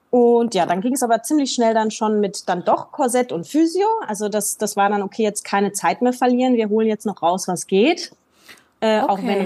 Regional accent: Essen, North Rhine-Westphalia, Germany; moved away as an adult; now in Vienna, Austria; Ich lebe in Wien tatsächlich. Ich komme ursprünglich aus Essen. Und dann übers Studium hat mich der Weg nach Wien verschlagen.

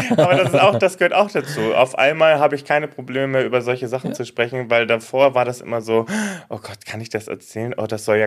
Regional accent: Hamburg, Germany; now in Düsseldorf, Germany; findet ihr mich in Düsseldorf. Da wohne ich jetzt aktuell, obwohl ich gebürtiger Hamburger bin.

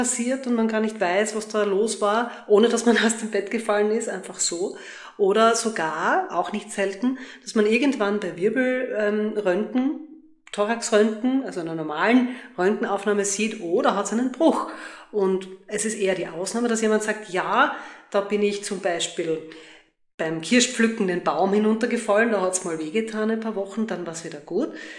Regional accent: Graz, Styria, Austria; Ja, willkommen auch von meiner Seite hier in meiner Heimatstadt in Graz.

